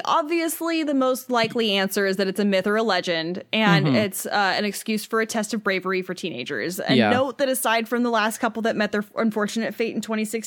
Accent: Ohio, United States; We're from Ohio. Let's just pop down there and go on this little trip.

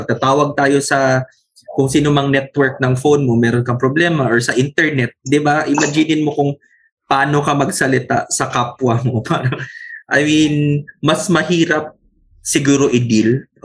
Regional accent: Visayas, Philippines; Ako, personally, Bisaya ako.

